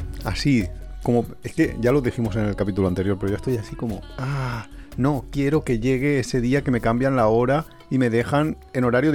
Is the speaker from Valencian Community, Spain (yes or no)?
yes; Valencia, Valencian Community, Spain; yo soy de Valencia. Yo no conocía nada más que Valencia en aquel momento. No había viajado.